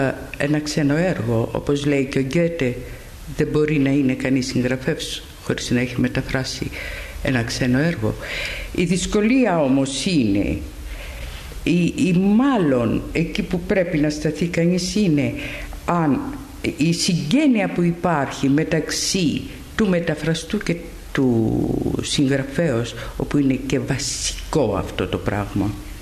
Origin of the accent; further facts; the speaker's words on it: Athens, Attica, Greece; born there; Κάποτε γεννήθηκα στην Αθήνα. Σπούδασα εδώ